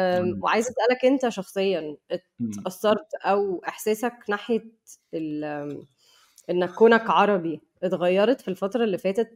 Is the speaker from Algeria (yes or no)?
no; Egypt; كنت بقول على نفسي عربية. يعني لما كنت بقول الحاجة، لو كنت بقول حاجة كنت بقول أنها مصرية.